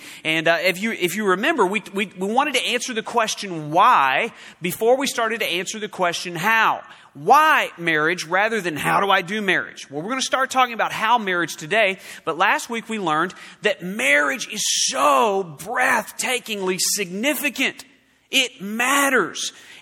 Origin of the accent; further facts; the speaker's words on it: Oklahoma, United States; moved away; I grew up in Oklahoma.